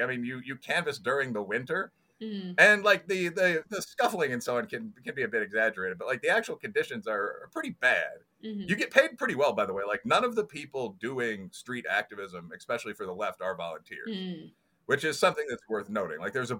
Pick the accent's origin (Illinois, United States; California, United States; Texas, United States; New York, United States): Illinois, United States; Chicago; So I lived in Chicago. I'm originally from Chicago itself. Like, I lived on the south side.